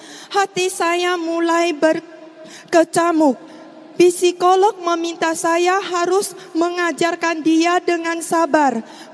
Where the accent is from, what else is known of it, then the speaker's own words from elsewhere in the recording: Riau, Indonesia; Saya berasal dari Indonesia Riau.